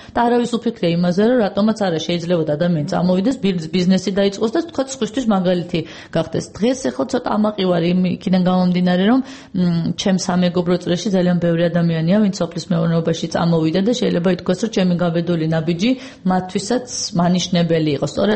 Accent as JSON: {"language": "Georgian", "region": "Tbilisi", "country": "Georgia", "tie": "born or raised there", "said": "ანუ მე თბილისიდან, თბილისიდან დავიბადე, გავიზარდე და აქ ვცხოვრობდი"}